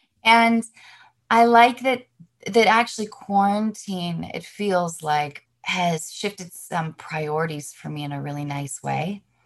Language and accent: English; Seattle, Washington, United States; I grew up doing theater in Seattle